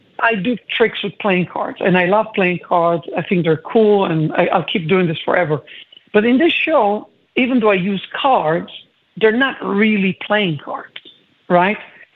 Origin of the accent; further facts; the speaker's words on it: Israel; I'm originally from Israel.